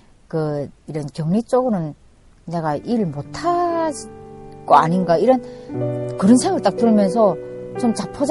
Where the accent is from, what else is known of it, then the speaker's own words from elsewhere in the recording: North Korea; accent: North Korean; now in South Korea; 근데 그때는 이제 한국 온 지 1년 째고 넘었으니까 완전히 진짜 북한 사투리 쓰잖아요.